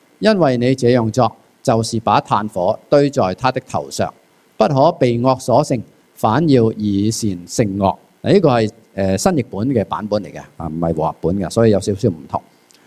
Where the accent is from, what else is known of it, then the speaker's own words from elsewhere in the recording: Hong Kong; 可能我哋喺香港长大嘅，成日睇武侠小说啊